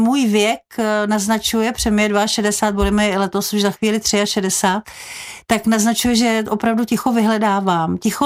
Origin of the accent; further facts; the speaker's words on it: České Budějovice, South Bohemian Region, Czechia; born there; Budějovice, České Budějovice jsem už opustila, i když je to moje rodné město, ale bydlím nedaleko 20 kilometrů v jedné vísce, která už spadá pod Prachatický okres, ale jsem na vsi, kde je ticho.